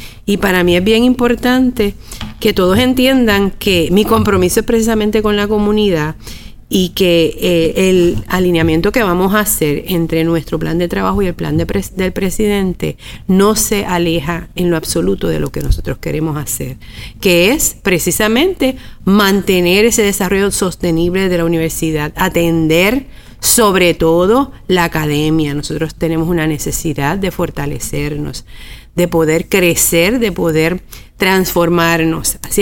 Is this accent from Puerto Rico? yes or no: yes; Humacao, Puerto Rico; yo soy de Humacao, estudié aquí, conozco todos los recovecos de este recinto, trabajo aquí hace más de 20 años